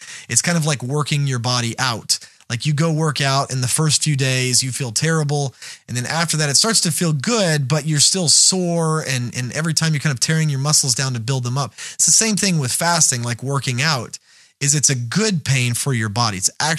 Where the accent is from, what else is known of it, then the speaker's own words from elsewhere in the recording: United States; And so as an American, this is like a huge deal.